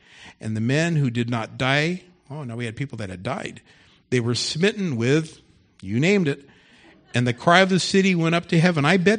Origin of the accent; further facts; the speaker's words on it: Los Angeles, California, United States; Lord, I'm from California. I'm from L.A.